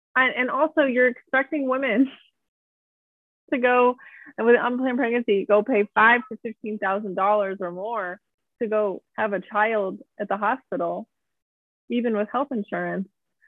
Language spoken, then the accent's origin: English; Indiana, United States; I was pretty involved in the pro-life community in my home state of Indiana for about 2 years